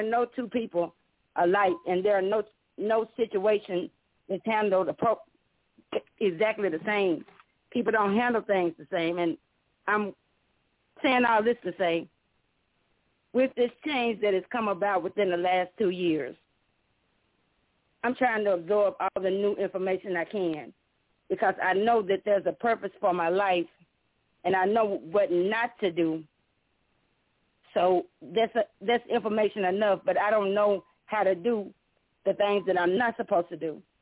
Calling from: Nashville, Tennessee, United States; I'm calling from Nashville, Tennessee.

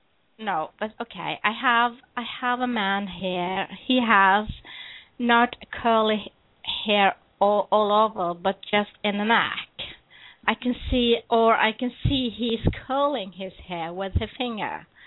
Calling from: Norway; English is a second language; I'm calling from Norway, so I hope you excuse my language. I just do my best talking in English.

